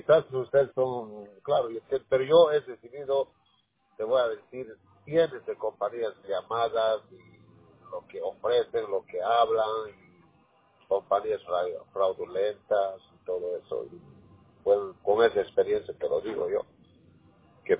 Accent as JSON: {"language": "Spanish", "town": "Tarata", "region": "Cochabamba", "country": "Bolivia", "said": "Yo soy de la provincia de Esteban Arce, Tarata."}